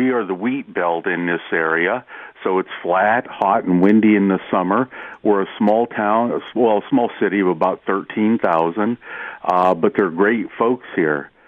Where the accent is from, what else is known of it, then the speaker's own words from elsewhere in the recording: Ohio, United States; Yeah, I'm from Ohio originally